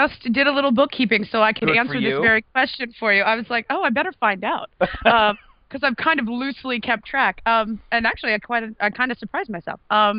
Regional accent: Telford, Pennsylvania, United States; I grew up in a little town called Telford, Pennsylvania.

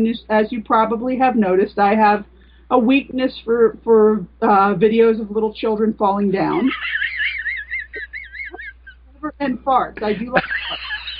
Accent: New York City, New York, United States; Oh, yeah, because, you know, I'm a New Yorker. I commute the better part of an hour or more each day on the subway

